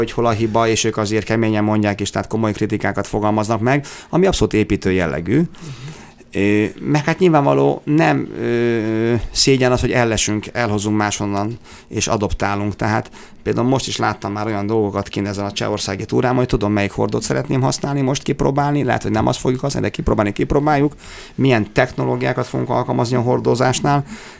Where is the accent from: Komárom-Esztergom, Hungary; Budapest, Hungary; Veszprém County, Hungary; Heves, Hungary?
Komárom-Esztergom, Hungary; Tata; Tehát én tényleg elfogult tatai vagyok, büszke tatai vagyok